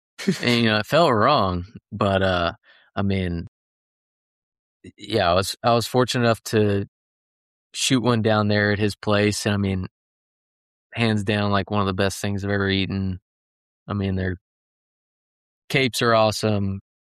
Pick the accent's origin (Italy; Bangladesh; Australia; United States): United States; Texas; You know, I'm just from North Texas. You know, we got pigs and they don't have pigs down there in Fredericksburg either at his house.